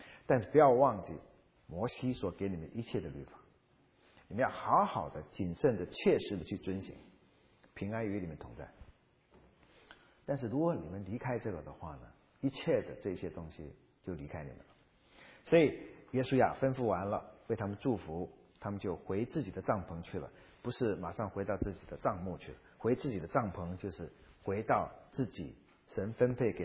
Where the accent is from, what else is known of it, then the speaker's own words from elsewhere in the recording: China; 所以我们中国人过年呢，要拜那个灶神爷